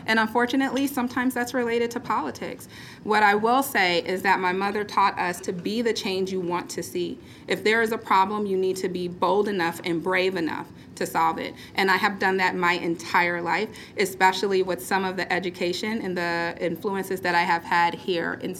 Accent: Omaha, Nebraska, United States; Listen, I grew up in Nebraska. I'm a black woman raised in Omaha.

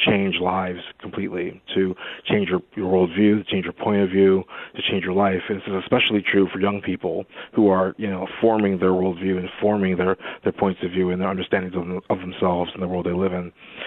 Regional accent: New Jersey, United States; now in Rochester, United States; I'm originally from New Jersey, so not too far away. Wanted to come back to the East Coast.

